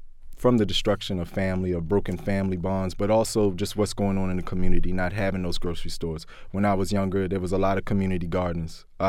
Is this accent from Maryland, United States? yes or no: yes; Baltimore, Maryland, United States; growing up in West Baltimore, growing up in Baltimore in general, you notice that there's systemic issues with finding good food